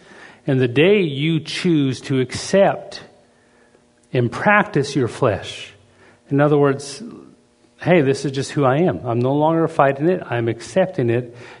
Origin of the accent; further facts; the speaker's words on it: Canada; But I'm a Canadian guy, so when I come into America in the old days, they would find out you're a foreigner and they'd double check everything.